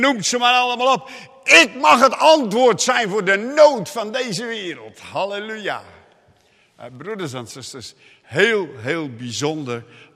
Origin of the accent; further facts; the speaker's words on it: Middelburg, Zeeland, Netherlands; wij komen uit Middelburg, dicht bij zee.